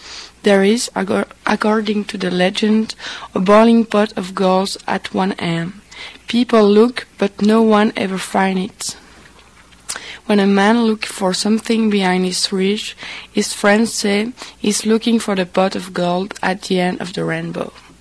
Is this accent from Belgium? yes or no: yes; Sint-Idesbald, Flanders, Belgium; English is a second language; also born or lived in France; now in Kansas, United States; So I grew up in Belgium, and I did all my studies in Belgium. And last year I went to England for 6 months to learn my English, and then I came here in Kansas to perfect it.